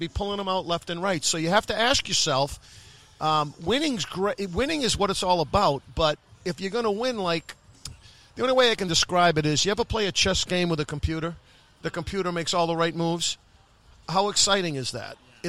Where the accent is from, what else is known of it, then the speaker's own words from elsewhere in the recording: Boston, Massachusetts, United States; I'm born and raised in Boston.